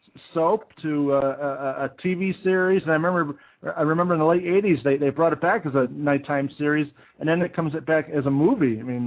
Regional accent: Chicago, Illinois, United States; I thought it was excellent because I'm from Chicago, and it's filmed in the city of Chicago.

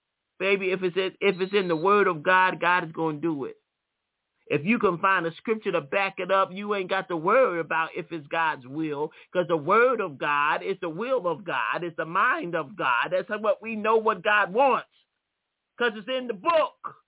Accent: Philadelphia, Pennsylvania, United States; Yeah, Lord, remember I was born in South Philly? Yeah, you know, came up through North Philly.

